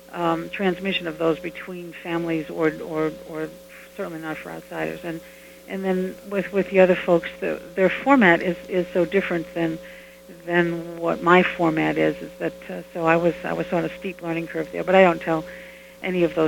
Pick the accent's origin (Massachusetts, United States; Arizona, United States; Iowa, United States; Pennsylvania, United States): Massachusetts, United States; Martha's Vineyard; But I grew up on Martha's Vineyard, and so I do a lot of stories that come from here